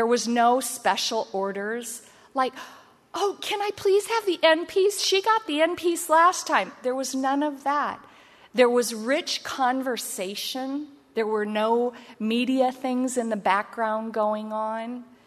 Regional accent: Iowa, United States; We're from Iowa, so there was a lot of corn.

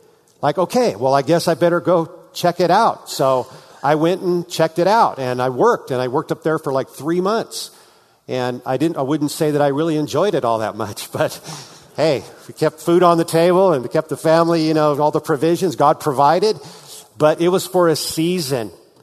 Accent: California, United States; I am from California. I don't want to go to Oregon.

